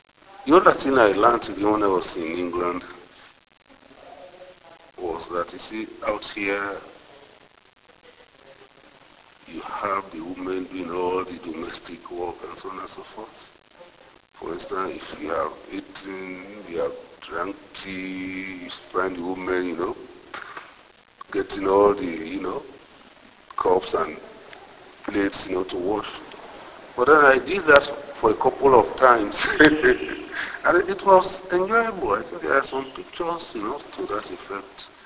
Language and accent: English; Sierra Leone; I said, I'm from Sierra Leone.